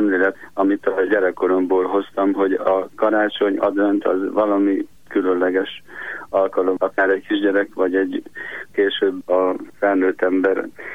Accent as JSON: {"language": "Hungarian", "region": "Heves", "country": "Hungary", "tie": "born or raised there", "said": "Én egy mátraljai kisfaluból származom, Tebémes, egy zsákfalu, 301 néhány ember él ott"}